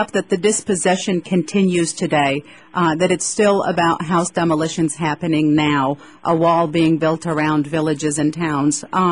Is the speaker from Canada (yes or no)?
no; Nazareth, Northern District, Israel; The Israel that I grew up in Nazareth was an Israel where I, as a Palestinian, knew from a very early age, as a 4-year-old and a 5-year-old, that I was less than human